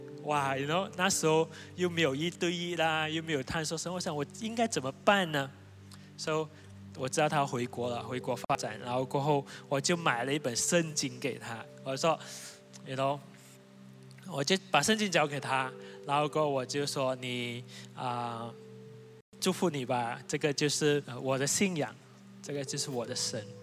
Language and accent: Chinese; Malaysia; 我是从马来西亚来